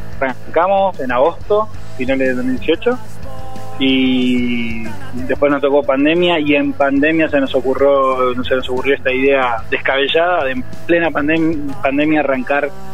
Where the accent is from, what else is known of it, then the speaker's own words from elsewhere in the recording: Buenos Aires Province, Argentina; Somos de Gran Buenos Aires y ensayamos en Capital.